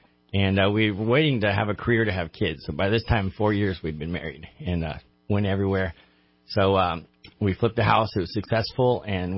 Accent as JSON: {"language": "English", "town": "Redding", "region": "California", "country": "United States", "tie": "born or raised there", "said": "we've hit 100 flips in Shasta County. And it was really important to do it all here because this is my hometown, and I want to make streets in Redding better."}